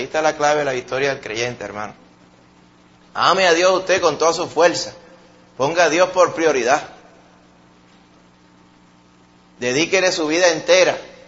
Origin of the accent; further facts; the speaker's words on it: Puerto Rico; Porque somos puertorriqueños. El puertorriqueño quiere, le gusta que vaya un médico